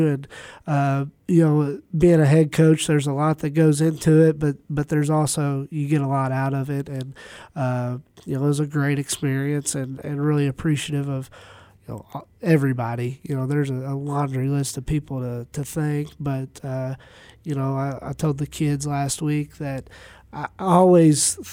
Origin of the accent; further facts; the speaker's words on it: Owensboro, Kentucky, United States; born there; I was born in Owensboro